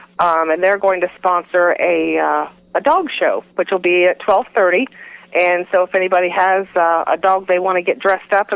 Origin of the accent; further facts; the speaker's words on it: Ohio, United States; I was born and raised in Vinton County. I actually grew up 1 mile from Lake Hope State Park